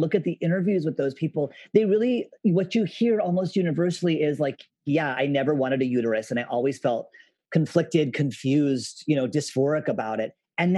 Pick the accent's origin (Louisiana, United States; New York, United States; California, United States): California, United States; I grew up in California, but in a very, very conservative rural area out right next to an Air Force base.